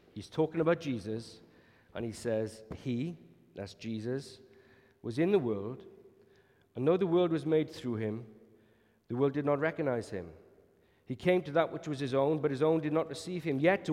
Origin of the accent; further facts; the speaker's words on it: Wales, United Kingdom; because you know that Wales is God's country after all, but neither does being Welsh. Neither does being Welsh give us automatic entry to God's family.